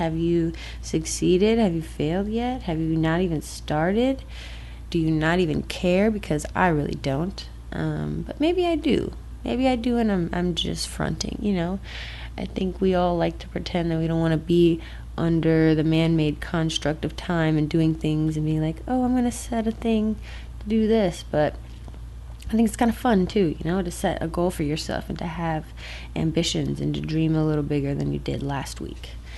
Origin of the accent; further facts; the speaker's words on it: Chicago, Illinois, United States; If you are new here, I am from Chicago, Illinois.